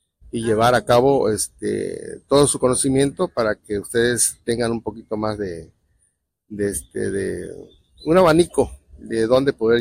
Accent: Mexico; un orgullo para nosotros como mexicanos.

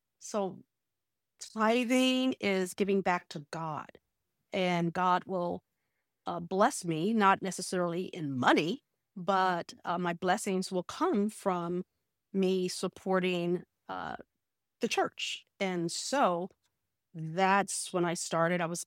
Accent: Miami, Florida, United States; I grew up in Miami, Florida, a neighborhood called Liberty City, infested with drugs and prostitution.

